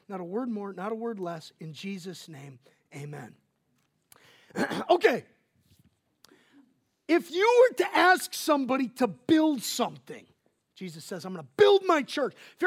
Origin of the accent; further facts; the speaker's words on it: Wisconsin, United States; because he's from Wisconsin and I'm from Wisconsin, and we just clicked.